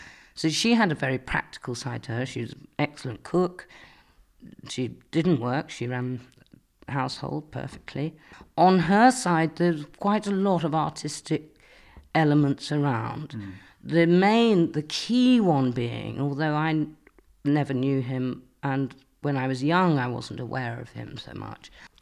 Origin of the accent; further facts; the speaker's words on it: Wolverhampton, West Midlands, United Kingdom; also born or lived in Shropshire; I was born in Wolverhampton, in fact, but we moved out to the countryside when I was about 7, I think it was.